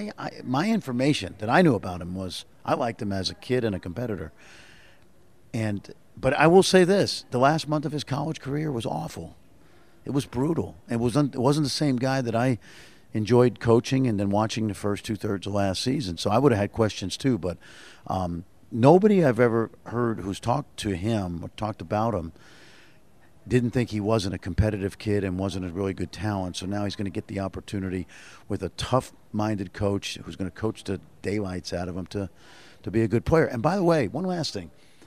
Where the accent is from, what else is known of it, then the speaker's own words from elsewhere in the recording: Brooklyn, New York, United States; And I've known Stephon growing up in Brooklyn since he was a kid.